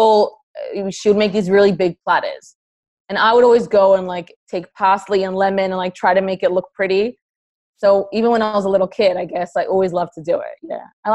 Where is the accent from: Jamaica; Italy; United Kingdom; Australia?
Australia; now in United States; I think Australia has such amazing produce. Way better than what I find here in America.